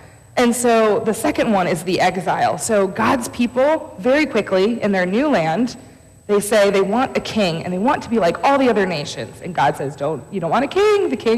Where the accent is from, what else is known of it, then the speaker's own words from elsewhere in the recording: Stow, Ohio, United States; I grew up in Stowe, Ohio. I lived a middle-class life.